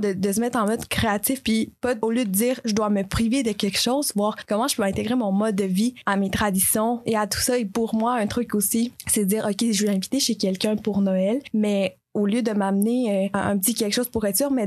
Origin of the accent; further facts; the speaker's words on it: Colombia; En fait, je suis originaire de la Colombie et là-bas, on a la tradition de manger des buñuelos